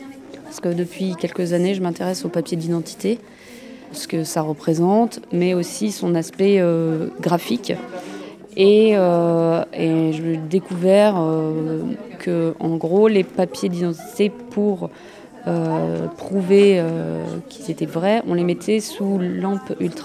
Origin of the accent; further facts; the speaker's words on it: France; born there; mes parents et grands-parents sont issus de l'immigration. Donc, moi, je suis née en France, mais mon père est né en Allemagne de l'Est.